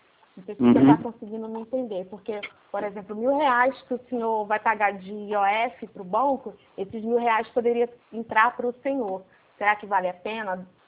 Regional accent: Rio de Janeiro, Brazil; Sou do Rio.

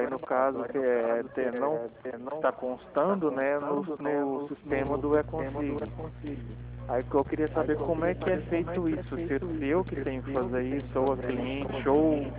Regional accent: Goiânia, Goiás, Brazil; De Goiânia.

